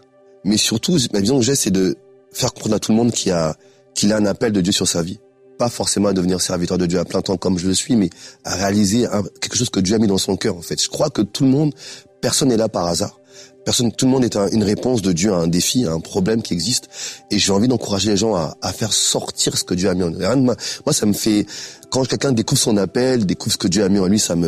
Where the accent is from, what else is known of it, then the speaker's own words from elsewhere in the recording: Grigny, Île-de-France, France; also born or lived in Strasbourg; Je suis d'origine centrafricaine, pour ceux qui connaissent peut-être pas. J'ai vécu une partie de mon enfance à Grigny, dans la Grande Bande, dans le 91, dans l'Essonne, et une autre partie à Strasbourg, en Alsace.